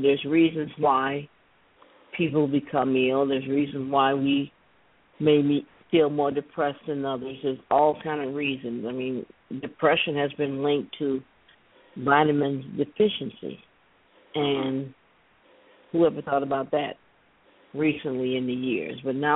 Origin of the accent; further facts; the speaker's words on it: Joliet, Illinois, United States; moved away as an adult; also born or lived in Los Angeles / Omaha; I grew up in Joliet. I went to Joliet Central High School, Joliet Junior College